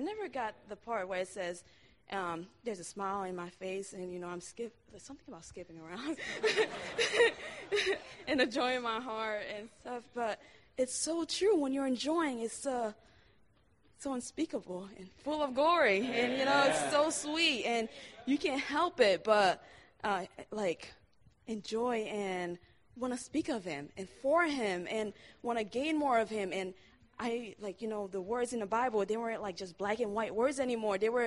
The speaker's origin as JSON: {"language": "English", "town": "Storrs", "region": "Connecticut", "country": "United States", "said": "I'm from Storrs, Connecticut."}